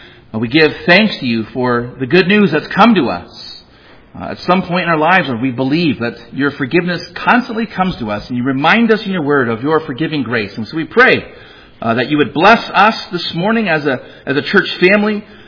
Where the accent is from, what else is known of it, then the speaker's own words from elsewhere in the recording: California, United States; What better place to preach than in hell? And I'm a Californian.